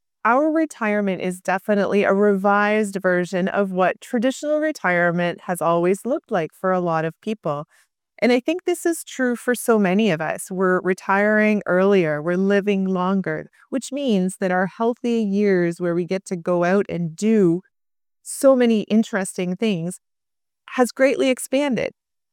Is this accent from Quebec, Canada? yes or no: no; Toronto, Ontario, Canada; Yeah, and we are originally from Toronto, Canada.